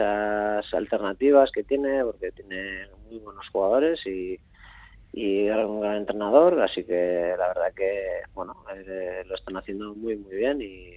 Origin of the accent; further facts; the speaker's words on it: San Sebastián, Basque Country, Spain; Yo soy donostiarra, de Donosti. Además, me siento muy donostiarra, muy orgulloso de ser de Donosti.